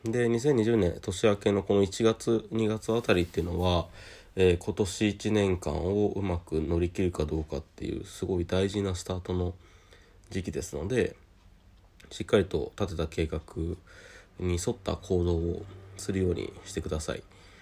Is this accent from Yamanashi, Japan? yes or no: yes; Yamanashi, Japan; 公園の、地元山梨だったりとか、被災地の勤務した岩手県だったりとか